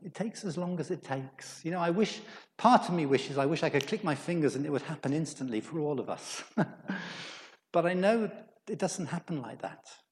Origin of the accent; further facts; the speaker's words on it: United Kingdom; And, you know, of course, we're British, aren't we? So we just have a cup of tea and carry on.